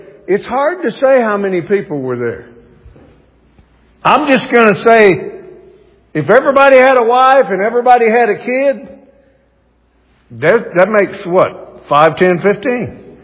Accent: the South, United States; accent: Southern; I know I'm from America. I speak Southern well, but English is hard.

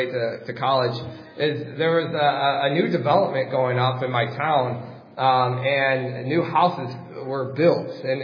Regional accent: Waterford, Michigan, United States; I started going in 2008 to a community college in my hometown of Waterford, Michigan. And there, Waterford is kind of an outskirts of Detroit.

